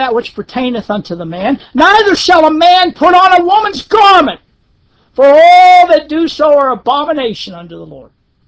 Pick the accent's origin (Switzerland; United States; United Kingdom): United Kingdom; Scotland; I'm Scottish. I would maybe feel funny in a kilt